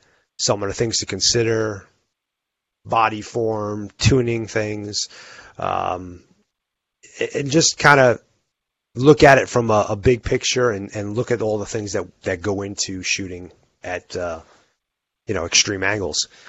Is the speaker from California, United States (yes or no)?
no; New York, United States; now in Utah, United States; No, I like Utah. I definitely enjoy four seasons. I mean, I came from New York, so I had four seasons, and it was definitely a change.